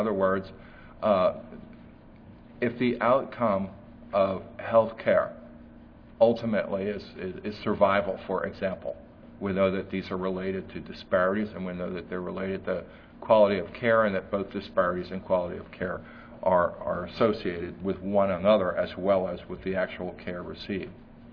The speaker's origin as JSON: {"language": "English", "region": "Texas", "country": "United States", "said": "I'm from Texas. They're one of the largest minorities in the state."}